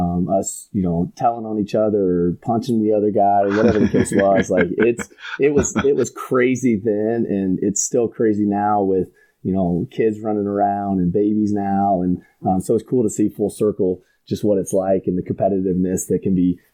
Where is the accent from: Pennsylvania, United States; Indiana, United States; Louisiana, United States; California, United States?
Indiana, United States; I grew up in Southern Indiana